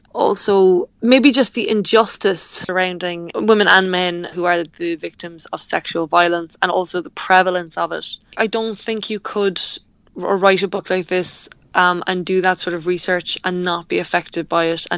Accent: Clonakilty, County Cork, Ireland; on Clonakilty, which is my hometown

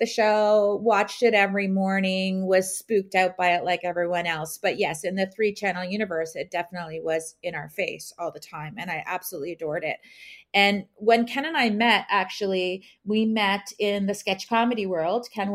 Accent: Caledon, Ontario, Canada; I grew up in Caledon, Ontario.

